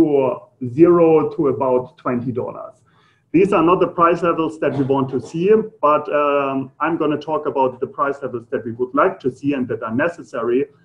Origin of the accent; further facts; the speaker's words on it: Germany; accent: German; English is a second language; not everybody is familiar with my German accent.